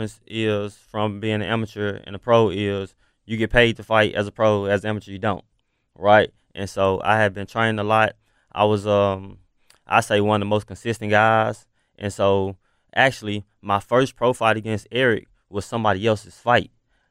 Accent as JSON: {"language": "English", "town": "Memphis", "region": "Tennessee", "country": "United States", "said": "I'm from Memphis."}